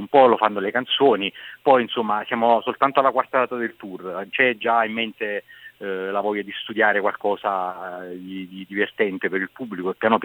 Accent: Torre del Greco, Campania, Italy; Io invece sono di Torre del Greco, che è una città alle pendici del Vesuvio, sì, a una decina di chilometri da Napoli. E sono nato qui e vivo qui da sempre praticamente.

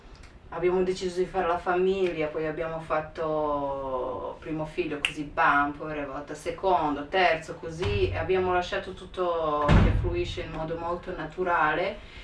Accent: Serbia; moved away as an adult; now in Italy; Io sono nata in Serbia, poi ho vissuto durante le guerre varie in una situazione complicatissima

